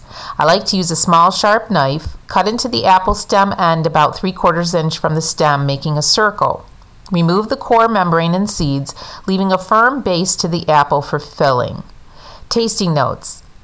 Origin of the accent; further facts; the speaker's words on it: New York, United States; In my home state of New York, there are over 25 varieties of apples.